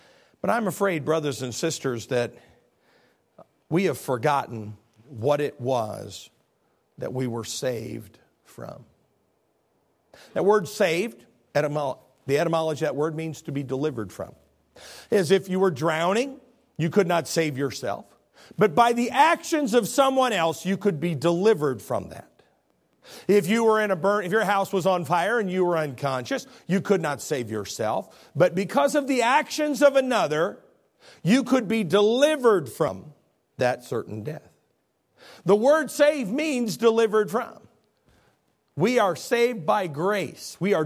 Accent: Midwest, United States; I'm from the Midwest, but I've served in West Texas and in New Mexico and in Little Rock

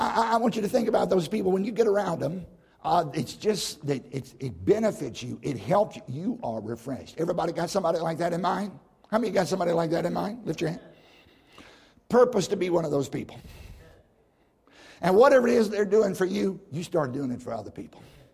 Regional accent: Virginia, United States; I grew up in Southside Virginia in the middle of nowhere on a tobacco farm of all things.

